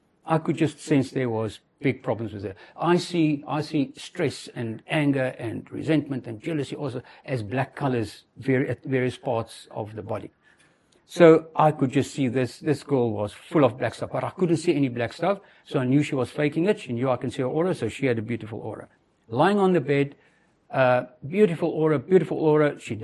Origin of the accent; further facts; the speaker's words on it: South Africa; So, now, I am from South Africa